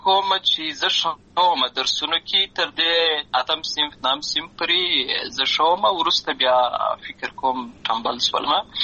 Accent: Lashkar Gah, Helmand, Afghanistan; زه په اصل کې د اروزګان ولایت یم، اما زه په هلمند ولایت لشکرګاه کې پیدا شوی یم، اما د لوی شوی یم،

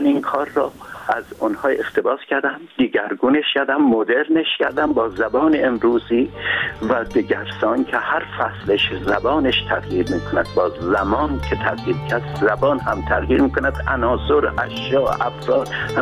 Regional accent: Urmia, West Azerbaijan, Iran; و من در شهر خودم، یعنی ارومیه را که به عنوان سمبل شهرهای ایران قرار دادم

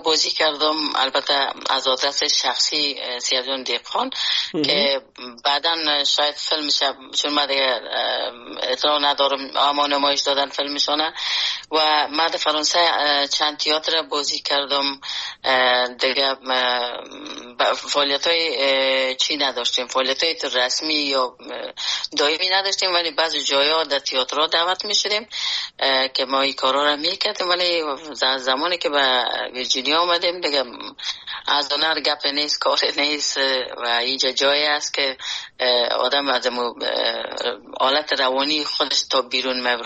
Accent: Afghanistan; moved away; وقتی که ما در بیرون از افغانستان آمدم

